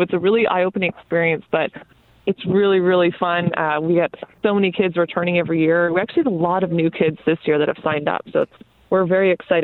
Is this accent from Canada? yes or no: yes; Montreal, Quebec, Canada; moved away as an adult; I'm actually from Montreal. So I came all the way from Montreal all over here to do an internship. So this was about 14 years ago.